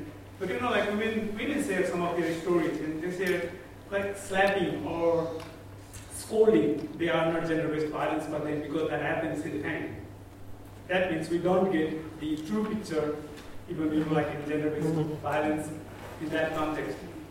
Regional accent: Nepal; basically, I'm from Nepal, conducting research on gender issues in Nepal.

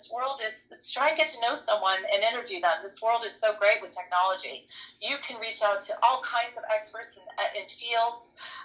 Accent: Chicago, Illinois, United States; I knew she was not me. I grew up in Chicago.

